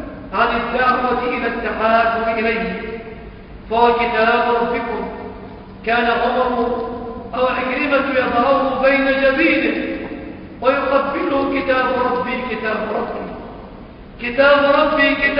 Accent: Egypt; بلادنا مصر

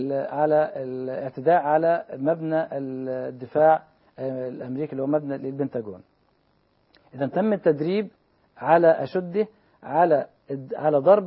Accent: Egypt; أو في حالة مثلا عندنا في مصر في مثل هذه الأحداث الطارئة

